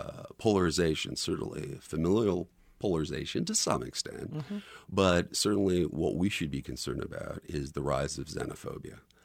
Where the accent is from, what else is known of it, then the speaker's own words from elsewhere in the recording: Kansas, United States; Kansas, my home state, the UK is number 5 in terms of trade partners.